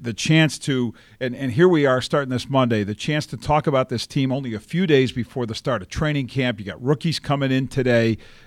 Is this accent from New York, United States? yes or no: yes; New York, United States; I'm from New York, and we came here to be part of this community.